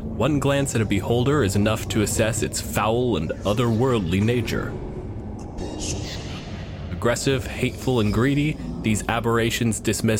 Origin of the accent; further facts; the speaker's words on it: Canada; My pronouns are he, they, and I'm a physicist from Canada.